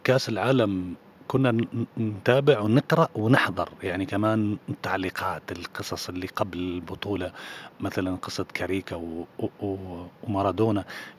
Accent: Amman, Amman Governorate, Jordan; أنا من عمان، من نفس عمان.

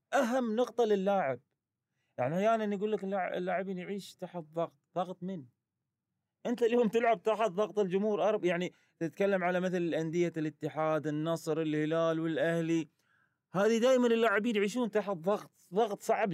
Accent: Qatar; أنا رشحت المنتخب القطري كوني كقطري أتمنى.

